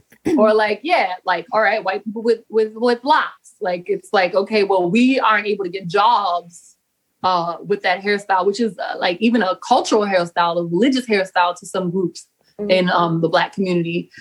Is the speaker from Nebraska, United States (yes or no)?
no; Staten Island, New York, United States; born there; Anyway, I was born here. I was born in Staten Island.